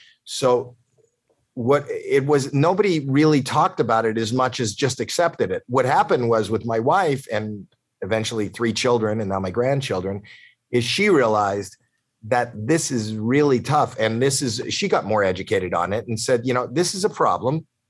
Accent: Toronto, Ontario, Canada; And I'm from Toronto, Canada

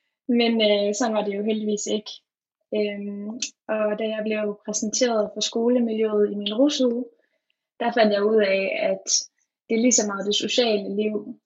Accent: Aarhus, Central Denmark Region, Denmark; Jeg er også fra Aarhus, hvor jeg har gået på gymnasiet og bor nu nede på Aarhus Ø, hvor der er rigtig dejligt.

